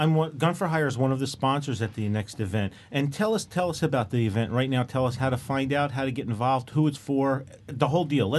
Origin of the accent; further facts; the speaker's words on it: Newark, New Jersey, United States; Or when I was a kid growing up in Newark, we said wrestling.